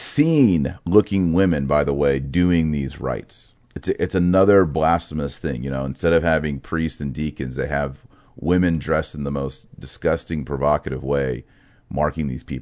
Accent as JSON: {"language": "English", "region": "Texas", "country": "United States", "tie": "born or raised there", "said": "I grew up in Texas as a Protestant."}